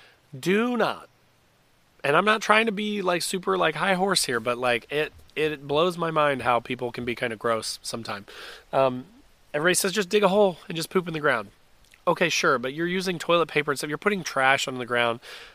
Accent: Indiana, United States; I am an Indiana boy. I grew up in Indiana.

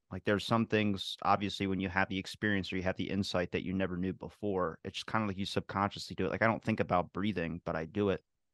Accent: United States; He's from England and I'm from America.

